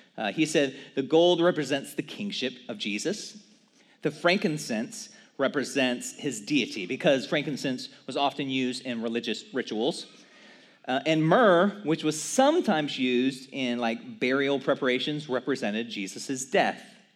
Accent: Texas, United States; Look, I know I'm a Texan, but I don't have pocket knives on me, guys.

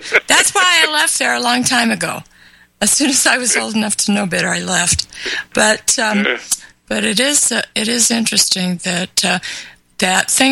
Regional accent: California, United States; I grew up in California. It was a beautiful state.

